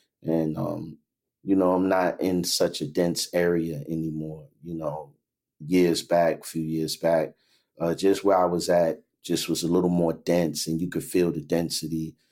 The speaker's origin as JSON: {"language": "English", "town": "Newport News", "region": "Virginia", "country": "United States", "tie": "born or raised there", "also_born_or_lived": "Brooklyn", "said": "I've been in Virginia most of my life. I was born in Brooklyn, but I moved to Virginia very early."}